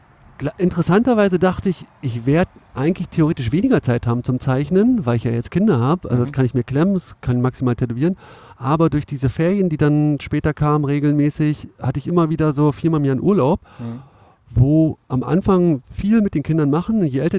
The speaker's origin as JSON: {"language": "German", "town": "Cottbus", "region": "Brandenburg", "country": "Germany", "said": "aber ich komme aus Cottbus, ne?"}